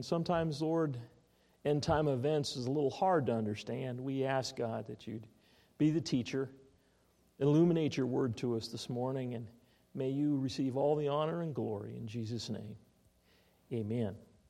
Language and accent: English; Spokane, Washington, United States; I grew up in Spokane, and we get snow and we get lightning in the summer, but never snow and lightning at the same time.